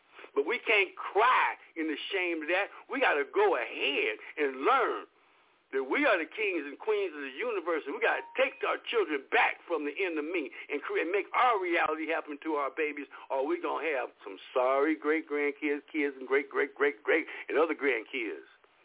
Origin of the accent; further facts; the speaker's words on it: Los Angeles, California, United States; I was raised in Los Angeles in South Central L.A.